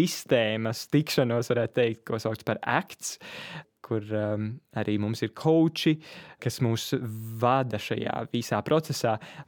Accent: Cēsis, Vidzeme, Latvia; es pats esmu no Cēsīm

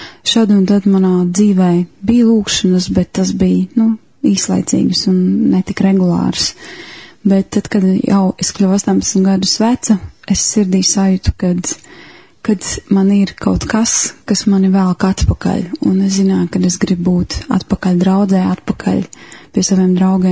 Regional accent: Jēkabpils, Jēkabpils Municipality, Latvia; born there; Esmu dzimusi Jēkabpilī, bet pēdējos gadus diezgan aktīvi darbojos Rīgā, Rīgas draudzē.

